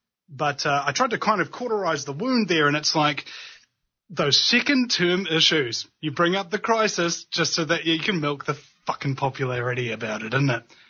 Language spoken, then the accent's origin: English; Auckland, New Zealand; born there; I was born in Auckland, and after seeing a few small towns and big cities elsewhere in the country and around the world, I kind of dig it, man, personally.